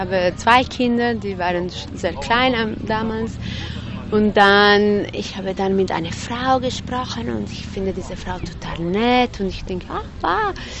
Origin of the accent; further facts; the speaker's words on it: Italy; German is a second language; Ich komme aus Italien